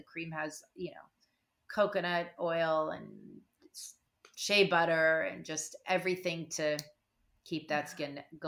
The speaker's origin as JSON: {"language": "English", "town": "Malibu", "region": "California", "country": "United States", "tie": "born or raised there", "said": "I grew up in Malibu. I grew up on the beach."}